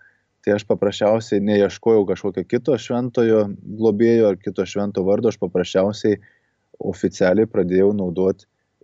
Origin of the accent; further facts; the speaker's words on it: Šiluva, Kaunas County, Lithuania; kai aš pats esu kilęs iš Šiluvos